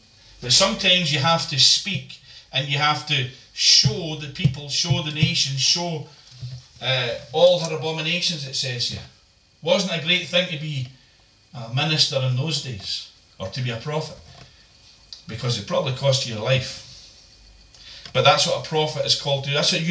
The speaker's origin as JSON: {"language": "English", "town": "Larkhall", "region": "Scotland", "country": "United Kingdom", "tie": "born or raised there", "said": "I remember being, you know, quite young, growing up in Lark Hall."}